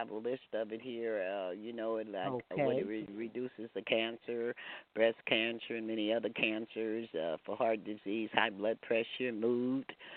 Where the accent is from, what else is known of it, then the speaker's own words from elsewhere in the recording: Texas, United States; I'm a beef eater. I'm a Texan, so we like beef.